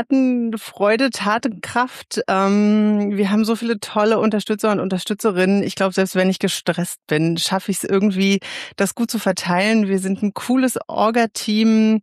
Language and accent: German; Guben, Brandenburg, Germany; Geografisch aus dem fast östlichsten Ort Deutschlands, aus Guben tatsächlich, im brandenburgischen Outback. Ich war irgendwo zwischen Frankfurt oder und Cottbus. Da komme ich her und mich hat's dann nach dem Abi aber direkt dort weggezogen.